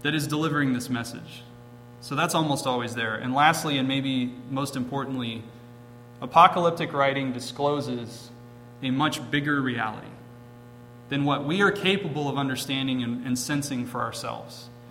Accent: Virginia, United States; There was like one gas station in my hometown in Virginia where the pump stopped working, but that was the extent of the damage.

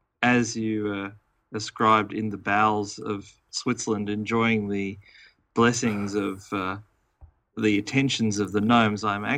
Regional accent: Melbourne, Victoria, Australia; born there; I was born in Kew in St. George's Hospital in Melbourne, and I was conceived in Taiwan

